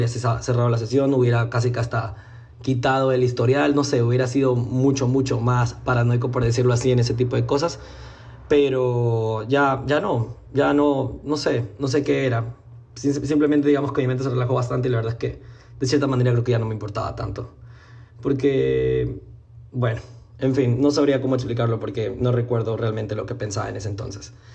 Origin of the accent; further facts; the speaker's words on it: Ecuador; soy de Ecuador